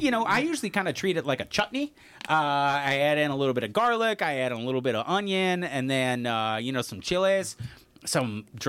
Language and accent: English; La Farge, Wisconsin, United States; Is it because I'm from Lafarge?